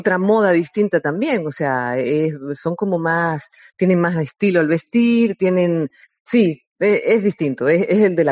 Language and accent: Spanish; La Orotava, Canary Islands, Spain; Yo soy de la Orotava, sí, un pueblo de un barrio, de la Perdoma, de la Orotava, que está en la Orotava.